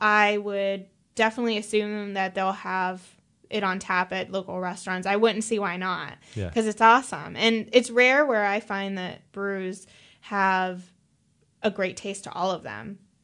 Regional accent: Erie, Pennsylvania, United States; Lavery, which is in Erie, my hometown.

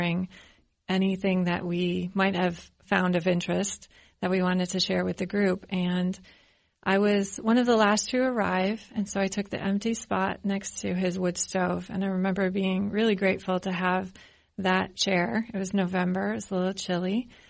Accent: Dayton, Ohio, United States; I'm from Dayton.

